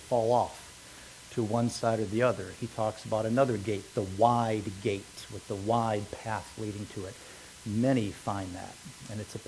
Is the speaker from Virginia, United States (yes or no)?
no; Kalamazoo, Michigan, United States; now in Florida, United States; I am originally from Michigan, a place called Kalamazoo. For those of you who don't know where that is, I'll pull out my map. I am from right there. But I've been here for the last 17 years in Florida.